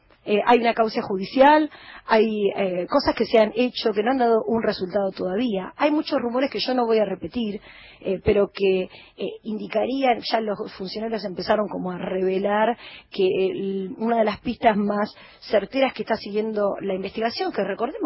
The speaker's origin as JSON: {"language": "Spanish", "country": "Argentina", "said": "No somos tontos los argentinos."}